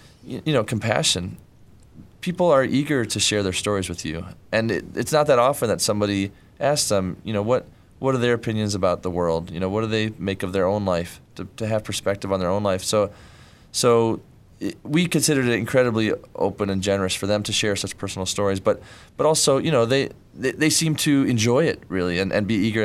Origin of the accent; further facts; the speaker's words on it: Ann Arbor, Michigan, United States; also born or lived in Ypsilanti; You know, I grew up in Ann Arbor and Ipsy, but 20 minutes any direction, you'll see towns like Medora.